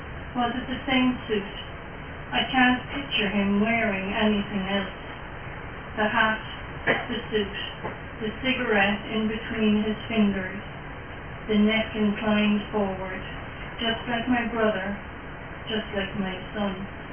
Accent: Dublin, Leinster, Ireland; I grew up in Dublin, and my father was a very proud corpsman

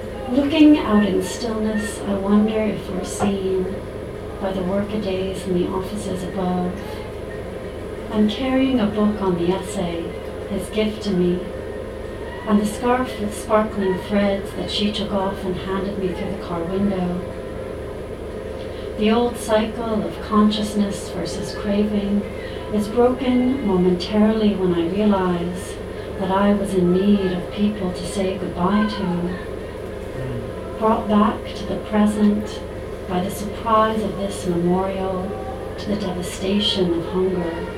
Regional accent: New York City, New York, United States; moved away as an adult; now in Ireland; I grew up in New York City, always on public transport, never owned a car

